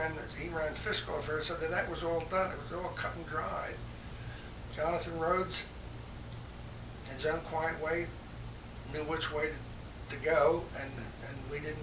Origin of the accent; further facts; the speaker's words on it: Ireland; And, you know, being Irish and being, I can be so intolerant of people who don't agree with me.